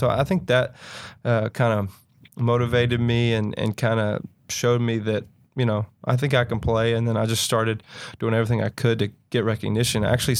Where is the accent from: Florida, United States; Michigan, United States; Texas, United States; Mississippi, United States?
Mississippi, United States; Growing up in Mississippi, college football is such a big deal. We didn't really have a local NFL team, so a lot of people in my hometown root for the Saints.